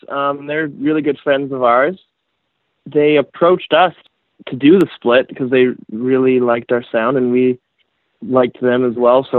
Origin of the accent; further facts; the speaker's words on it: Calgary, Alberta, Canada; we're all from Calgary.